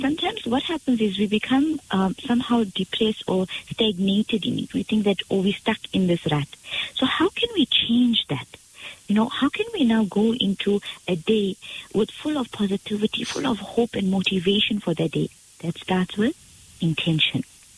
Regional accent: Durban, KwaZulu-Natal, South Africa; for having me all the way from Durban.

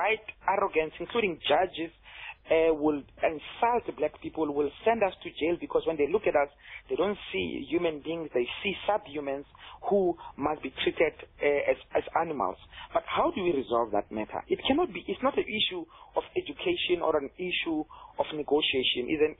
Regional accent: South Africa; I mean, we are a South African country. In a country in Africa, me and yourself speaking English right now

